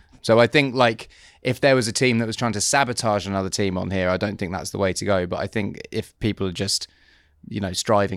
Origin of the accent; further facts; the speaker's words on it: United Kingdom; But yeah, I think like being British, I always would like a British driver to win.